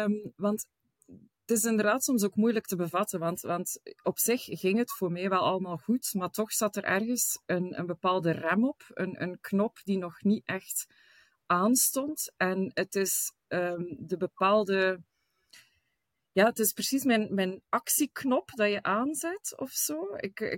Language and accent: Dutch; Belgium; Als Belg.